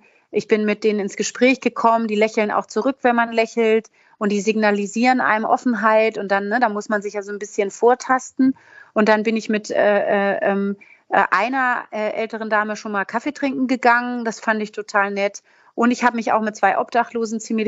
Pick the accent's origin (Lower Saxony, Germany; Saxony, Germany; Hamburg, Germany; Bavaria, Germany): Hamburg, Germany; unabhängig jetzt von dem Vater und der Oma in Hamburg und meiner Kindheit in Hamburg